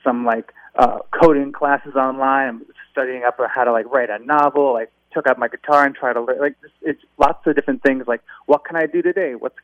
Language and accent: English; Schenectady, New York, United States; also born or lived in Manhattan; And, I'm from Schenectady, New York. I lived in Manhattan since 1997.